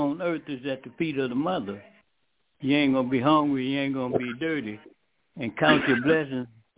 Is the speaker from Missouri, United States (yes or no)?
yes; St. Louis, Missouri, United States; now in Detroit, United States; But I'm in Detroit right now. But I grew up in St. Louis.